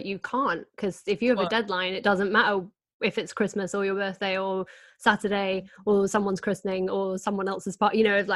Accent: Doncaster, Yorkshire and the Humber, United Kingdom; I'm from Doncaster, so I have to be working all the time.

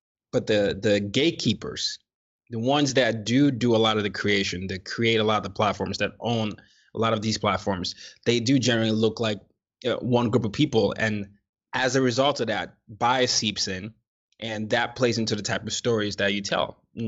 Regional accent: Nigeria; because I was from Nigeria.

